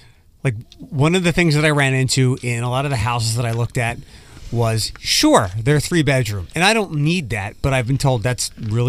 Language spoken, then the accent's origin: English; Philadelphia, Pennsylvania, United States; I lived in the city, but not, like, Philadelphia is different than a place like Detroit.